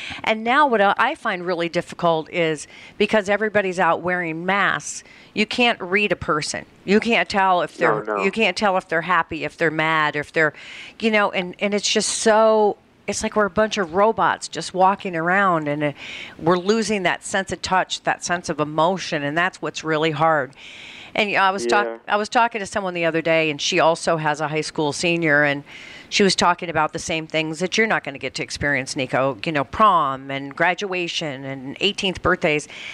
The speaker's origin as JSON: {"language": "English", "region": "Colorado", "country": "United States", "tie": "born or raised there", "said": "I grew up in Colorado and you could."}